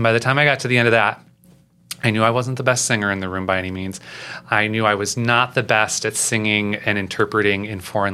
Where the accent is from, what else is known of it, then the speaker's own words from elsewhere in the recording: St. Louis, Missouri, United States; I'm from St. Louis, and there's a I think it's now 100 years old.